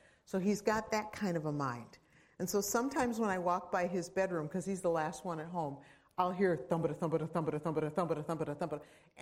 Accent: Minnesota, United States; I'm from Minnesota, where it indeed gets so far below zero that when you go outside, this is gross, but your boogers freeze.

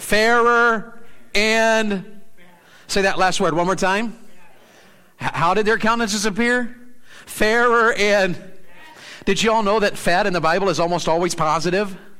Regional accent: the South, United States; because I'm from the South, and went to this camp meeting

